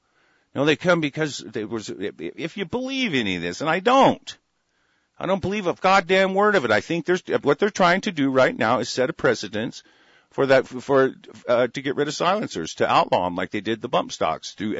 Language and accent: English; United States; I am an American national, period. I am nothing. I am a natural born American national.